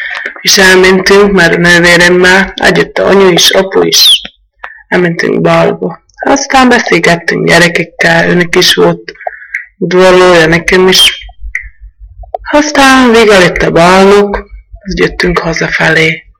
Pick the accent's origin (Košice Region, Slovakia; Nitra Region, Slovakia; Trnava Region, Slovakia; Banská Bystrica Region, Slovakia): Trnava Region, Slovakia; Veľký Lég; 25 éves, régen születtem. Itt is jártam iskolába, kiálltam meg 9 évet, aztán mentem Szerdahelyre